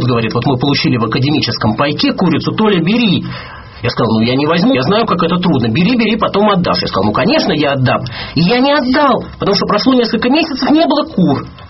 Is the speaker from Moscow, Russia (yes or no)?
yes; Moscow, Russia; Да, причем это я коренной москвич, и, ну, я объездил весь Советский Союз